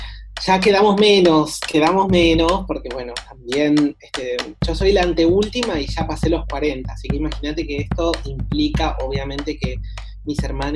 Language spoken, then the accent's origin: Spanish; Salta, Argentina; Crecí en Salta, crecí en un barrio de clase media, así que realmente ahí estábamos como en la clase media salteña, que no es la clase media porteña de Palermo, no, es la clase media de vivir en un edificio con, con patio y barrio